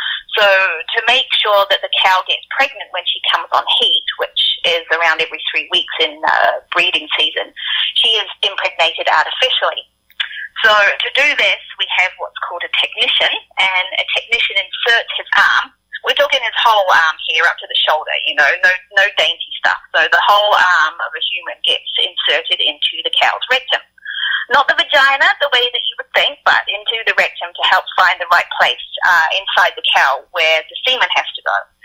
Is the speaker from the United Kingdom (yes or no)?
yes; England, United Kingdom; moved away as an adult; I grew up in England, and when I was growing up, I had a field of cows behind my house.